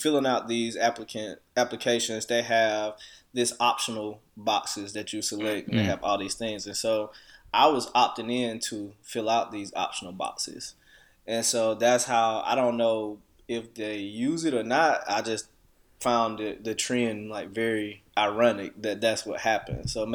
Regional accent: Deep South, United States; my upbringing, growing up in the Deep South, experiencing all these racial things that I experienced growing up.

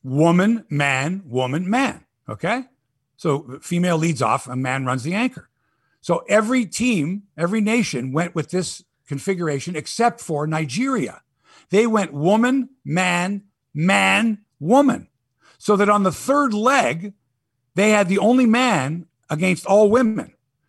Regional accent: Canada; believe me if I tell you, folks, I'm Canadian.

